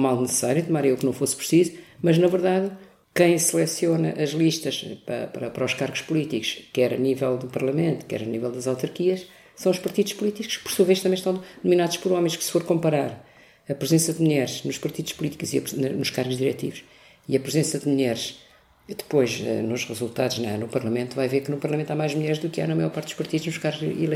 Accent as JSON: {"language": "Portuguese", "region": "Lisbon", "country": "Portugal", "tie": "born there", "said": "Nasci em Lisboa, tenho 70 anos, sou avó, sou mãe de 3 filhas, tenho 7 netos."}